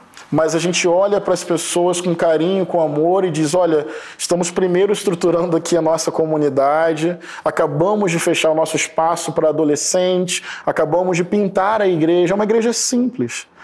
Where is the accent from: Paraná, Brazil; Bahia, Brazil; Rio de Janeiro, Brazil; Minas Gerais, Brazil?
Rio de Janeiro, Brazil; Niterói; Niterói, onde eu cresci e onde eu tenho pessoas que eu amo até hoje